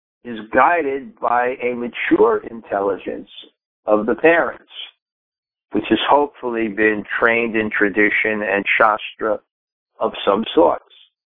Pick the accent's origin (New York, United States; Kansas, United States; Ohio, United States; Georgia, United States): New York, United States; I appreciate that there was some guidance from a higher perspective than my own growing up in New York.